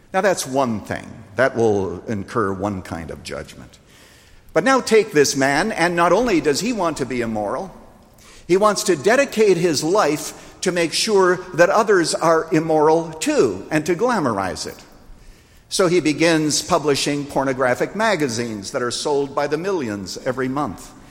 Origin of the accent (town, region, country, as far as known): Iowa, United States; born or raised there